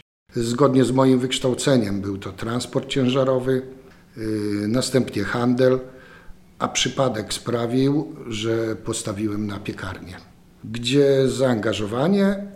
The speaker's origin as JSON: {"language": "Polish", "town": "Suwałki", "region": "Podlaskie Voivodeship", "country": "Poland", "tie": "born or raised there", "said": "Jestem rodowitym mieszkańcem Suwałk."}